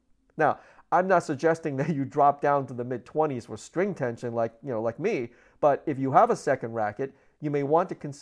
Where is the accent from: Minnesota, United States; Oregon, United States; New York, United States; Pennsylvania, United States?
Minnesota, United States; Minneapolis; Exercising in cold weather does not bother me much as I grew up in Minneapolis